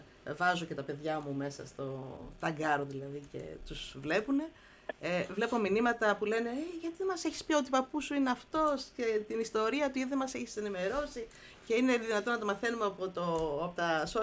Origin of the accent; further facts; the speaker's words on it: Thessaloniki, Central Macedonia, Greece; born there; Και από τους δύο γονείς, γεννήθηκα στη Θεσσαλονίκη το 1967.